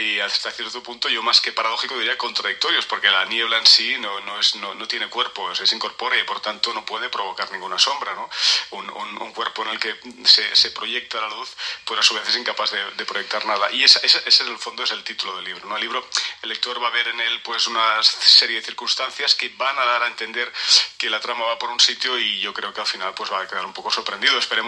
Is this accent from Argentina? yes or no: no; Badalona, Catalonia, Spain; Yo soy de Badalona y siempre los badaloneses hemos estado un poco a la sombra y continuamos estando a la sombra de Barcelona